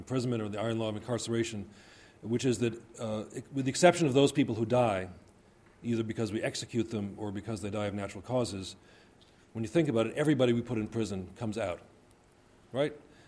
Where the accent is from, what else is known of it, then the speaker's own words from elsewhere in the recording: New York, United States; so it was nice to be welcomed as a New Yorker here in Wisconsin.